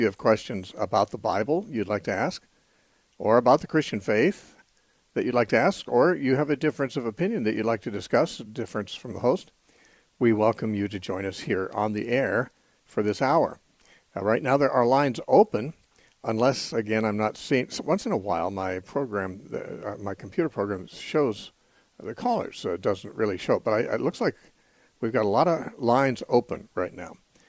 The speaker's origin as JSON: {"language": "English", "country": "United States", "said": "As an American, for some reason, we had never even thought of that."}